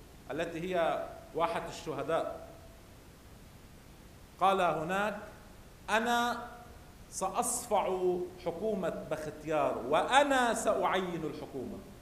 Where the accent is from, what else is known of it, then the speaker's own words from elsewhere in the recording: Lebanon; عندنا في لبنان ألم يكن شعار قوة لبنان في ضعفه؟